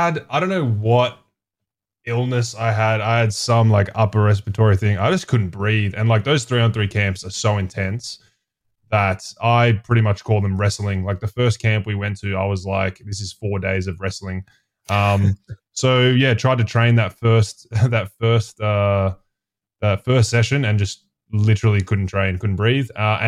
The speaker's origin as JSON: {"language": "English", "town": "Melbourne", "region": "Victoria", "country": "Australia", "said": "Melbourne."}